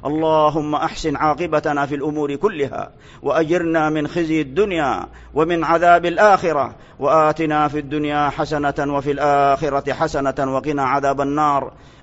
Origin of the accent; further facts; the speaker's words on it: Saudi Arabia; بلادنا المملكة العربية السعودية